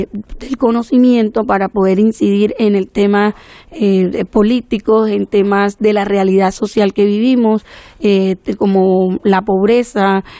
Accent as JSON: {"language": "Spanish", "country": "Colombia", "said": "Yo vengo de una zona de Montes de María donde ocurrieron 4.172 homicidios en 10 años y 157 masacres."}